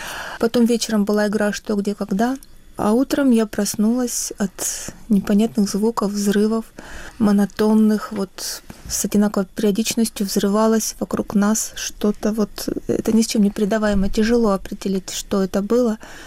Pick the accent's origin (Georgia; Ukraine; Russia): Ukraine; Kharkiv, Kharkiv Oblast; Я из Харькова. Родилась и выросла в этом городе.